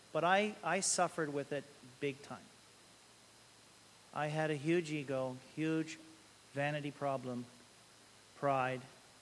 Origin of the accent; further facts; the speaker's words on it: Hamilton, Ontario, Canada; I was raised in Hamilton, Ontario. Went up through my childhood and then my teens